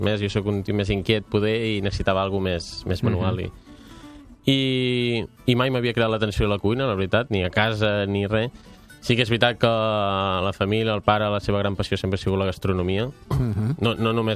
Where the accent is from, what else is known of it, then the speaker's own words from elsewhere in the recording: Igualada, Catalonia, Spain; Jo venia del món de l'esport, soc d'Igualada, jugava a hockey patins.